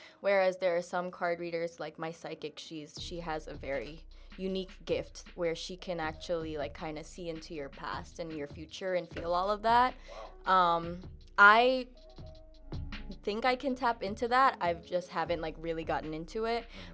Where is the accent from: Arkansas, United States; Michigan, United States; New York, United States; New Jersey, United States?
New York, United States; Queens; I'm not even Yankees, a Mets fan. And I'm from the Queens.